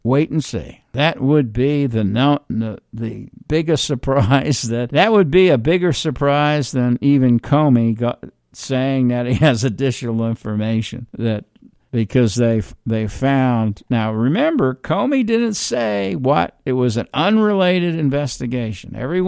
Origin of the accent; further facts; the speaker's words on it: New York, United States; I am from New York. I know the situation politically there.